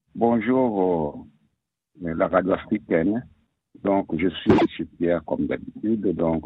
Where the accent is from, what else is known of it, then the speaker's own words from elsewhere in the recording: DR Congo; je suis de la République démocratique du Congo.